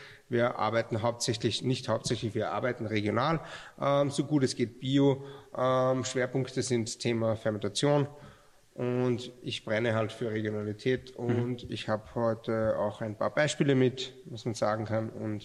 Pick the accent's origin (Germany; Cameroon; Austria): Austria; Salzburg; Kurz vorweg, ich habe ein bisschen einen Dialekt. Ich bin ja aus Salzburg.